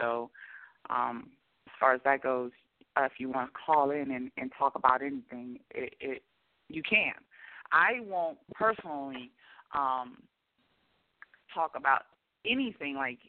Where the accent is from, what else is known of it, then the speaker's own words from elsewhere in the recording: California, United States; also born or lived in Oklahoma; no, I'm from the West Coast, Northern California. I lived in, I call it the Midwest, but it was Oklahoma. So I lived a lot of the time in Oklahoma as well growing up.